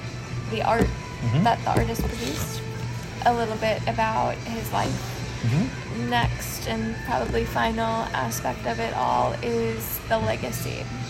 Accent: New South Wales, Australia; Just grew up just outside of Sydney

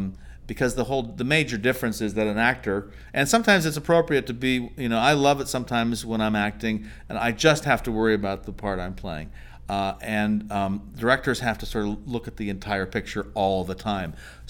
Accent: Los Angeles, California, United States; Well, originally I'm from Los Angeles, and I went back to school for my MFA in Cal State University Long Beach in my 40s

